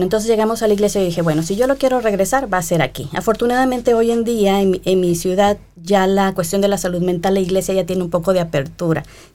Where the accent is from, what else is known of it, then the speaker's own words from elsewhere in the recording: Coatzacoalcos, Veracruz, Mexico; mi provincia, porque yo no soy de la capital de México, Coatzacoalcos, Veracruz, mi terruño.